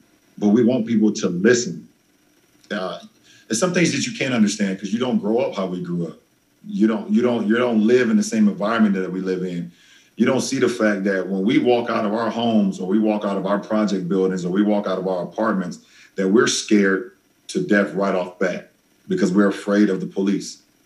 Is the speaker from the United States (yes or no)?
yes; United States; being a Black man or being a Black woman growing up in America.